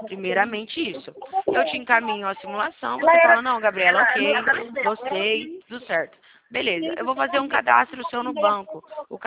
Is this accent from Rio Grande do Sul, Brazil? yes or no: no; São Paulo, Brazil; eu sou aqui do interior de São Paulo, tá? Eu sou do interior de São Paulo.